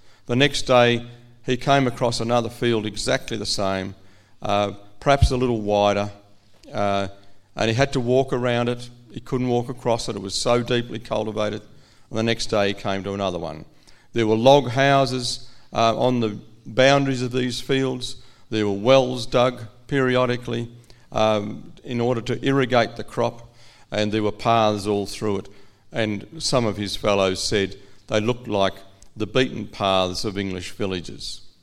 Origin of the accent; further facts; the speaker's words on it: Australia; that story had been withheld from me as an Australian. Not just as an Aboriginal person, but as an Australian.